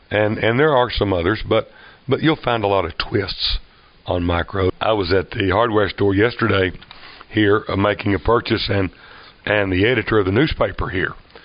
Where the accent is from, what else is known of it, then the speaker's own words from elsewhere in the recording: Levelland, Texas, United States; No, I grew up in Leveland, Texas, 30 miles west of Lubbock.